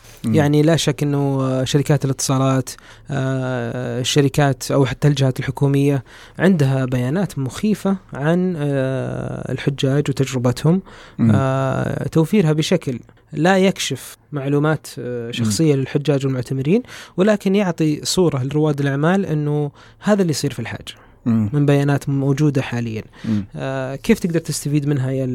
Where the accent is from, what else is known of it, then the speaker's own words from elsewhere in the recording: Saudi Arabia; احنا البحث الاجتماعي عندنا في السعودية بالعموم فيه قصور كبير